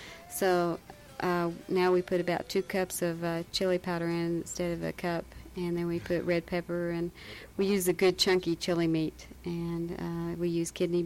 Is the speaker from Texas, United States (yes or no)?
yes; Texas, United States; I'm from Texas, so I know how to make chili.